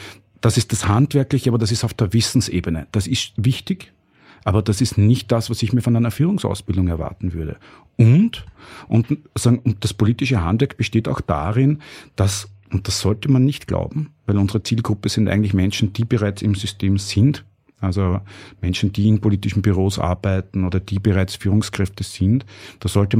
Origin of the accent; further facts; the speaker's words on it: Burgenland, Austria; ich bin aus dem Burgenland und habe dort auch relativ, bin eingebettet in eine sehr normale Umgebung.